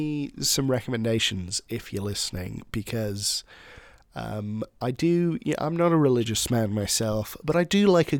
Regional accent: United Kingdom; I'm not a massive Monty Python fan, which is maybe my hot take as a British citizen.

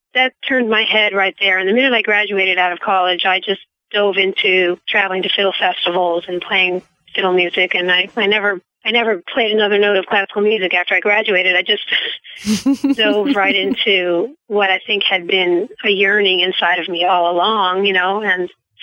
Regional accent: Orangeburg, New York, United States; moved up to where I grew up in Orangeburg, New York, which, is a suburb of New York City

